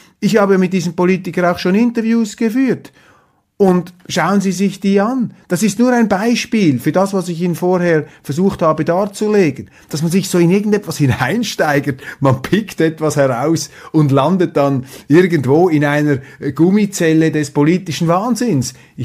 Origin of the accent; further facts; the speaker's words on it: Switzerland; für mich jetzt als Schweizer, sehr interessant zu beobachten.